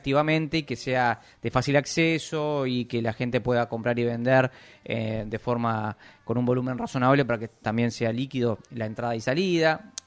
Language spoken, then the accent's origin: Spanish; Uruguay; como uruguayos, como sociedad, debemos trabajar más